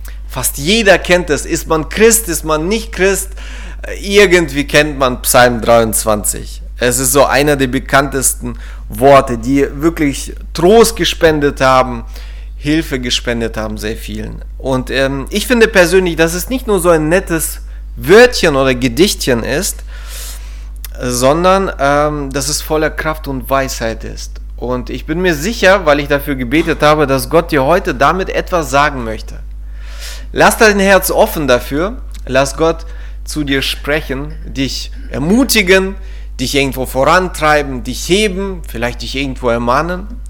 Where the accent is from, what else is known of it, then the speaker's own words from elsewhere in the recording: Coesfeld, North Rhine-Westphalia, Germany; Ich komme aus Coesfeld.